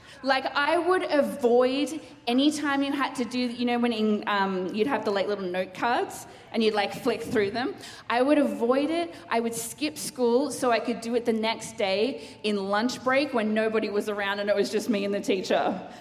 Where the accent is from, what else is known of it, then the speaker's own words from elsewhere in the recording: Sydney, New South Wales, Australia; also born or lived in Queensland; So I grew up, was born in Queensland. I grew up in Sydney. I actually grew up with my parents being church planters.